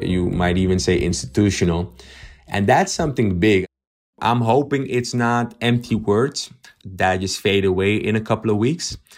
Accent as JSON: {"language": "English", "town": "Amsterdam", "region": "North Holland", "country": "Netherlands", "tie": "born or raised there", "said": "I'm 30 years old, and I was born and raised in Amsterdam, where I still live. My father, he's from a country in South America called Suriname. And my mother, she's from Ghana."}